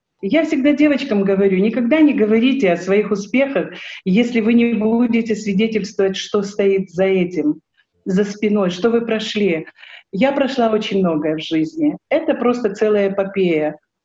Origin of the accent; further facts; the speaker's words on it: Georgia; Я прошла войну в Грузии, я родилась и выросла в Грузии.